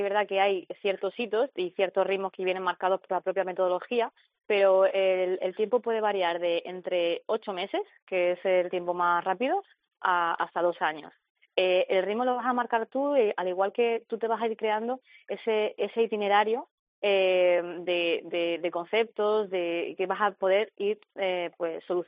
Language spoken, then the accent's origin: Spanish; Almería, Andalusia, Spain; Yo soy de Almería